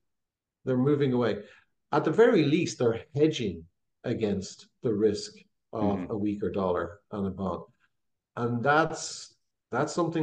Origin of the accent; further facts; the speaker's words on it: Ireland; I'm Irish. I just tell it like I see it.